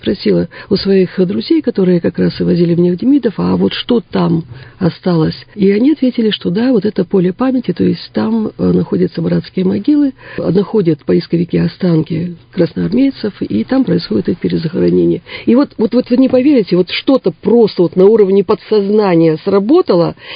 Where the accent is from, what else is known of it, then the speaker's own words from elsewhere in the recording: Irkutsk, Irkutsk Oblast, Russia; я имею смоленские корни. Так получилось, что я иркутянка в первом поколении.